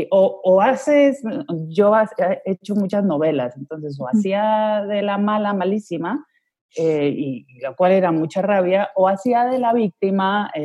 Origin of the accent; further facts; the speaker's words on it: Ecuador; moved away as an adult; also born or lived in Madrid, Spain; now in Spain; entonces yo viví gran parte de mi infancia en Ecuador. Mi padre murió a mis 5 años, a mis 6 años mi mamá me llevó a vivir a Ecuador, entonces hasta los 18 vivía en Ecuador. Luego ya me volví a España después de haber estado en Colombia